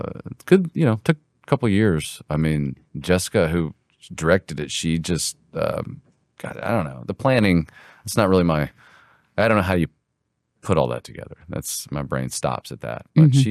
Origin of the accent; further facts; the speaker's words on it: Birmingham, Alabama, United States; I'm from Birmingham, so I. Yeah.